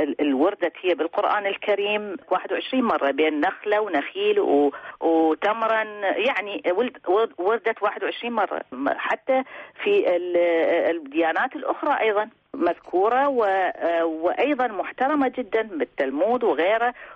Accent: Iraq; وبالنسبة لنا كعراقيين تمثل أشياء كثيرة

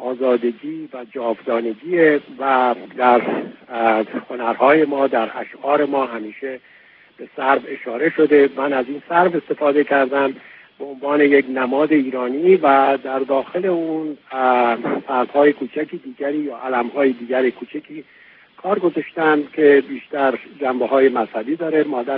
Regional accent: Tehran, Tehran Province, Iran; من چون خودم تهرانی هستم و در شمال تهران زندگی میکنم

